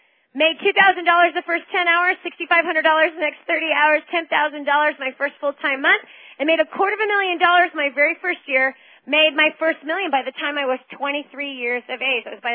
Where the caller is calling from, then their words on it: California, United States; It's now 7 o'clock Pacific Standard Time over here. I'm calling you from Northern California.